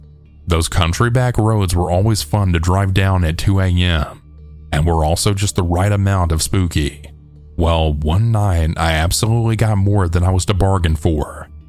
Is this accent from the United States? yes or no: yes; the South, United States; I grew up in the South. Tons and tons of beautiful places to see that haven't been taken over by concrete yet.